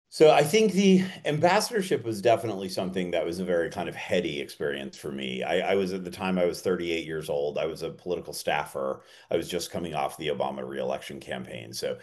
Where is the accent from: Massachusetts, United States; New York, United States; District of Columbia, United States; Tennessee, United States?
Massachusetts, United States; Boston; moved away as an adult; I grew up in Boston. My dad was a banker. I grew up outside Boston, I should say.